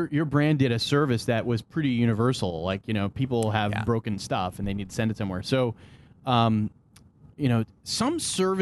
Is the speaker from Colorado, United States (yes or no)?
yes; Denver, Colorado, United States; born there; I was born in Denver.